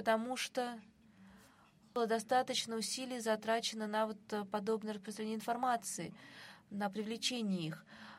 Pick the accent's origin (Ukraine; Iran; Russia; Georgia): Iran; я из Ирана